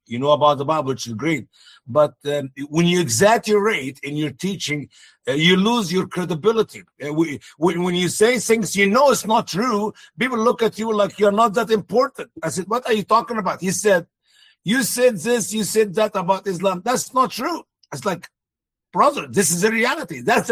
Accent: Egypt; English is a second language; now in United States; I am from Egypt. You know that, okay? So I grew up in Egypt, and praise God, I grew up in a Christian home, in a Muslim family

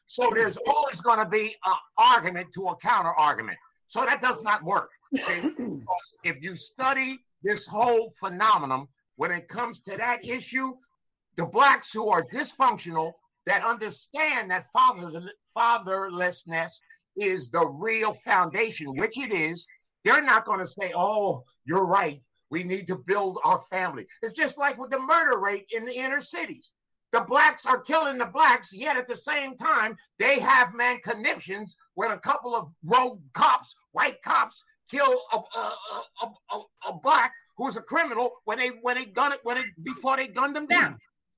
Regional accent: United States; born there; I was born in America.

